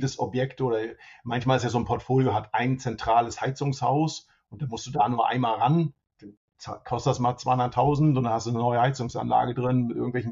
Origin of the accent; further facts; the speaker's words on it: Hamburg, Germany; ich bin Hamburger gerne, ne? Hamburg ist gut